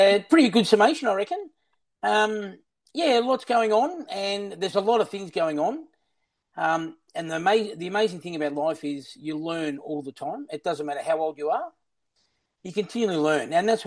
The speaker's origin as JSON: {"language": "English", "town": "Melbourne", "region": "Victoria", "country": "Australia", "said": "So just to start my journey, I'm from the Yarra Valley in Melbourne as a strawberry farmer. We had a family business and I was on the farm."}